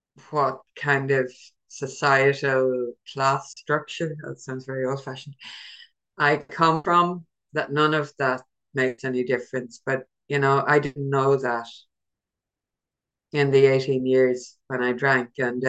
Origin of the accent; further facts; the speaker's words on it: Ireland; now in London, United Kingdom; I live in London. I'm not originally from London. I'm Irish.